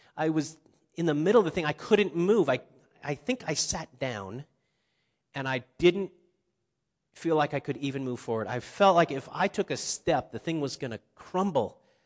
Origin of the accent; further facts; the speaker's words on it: Ohio, United States; I grew up in Ohio, so Kentucky was very close.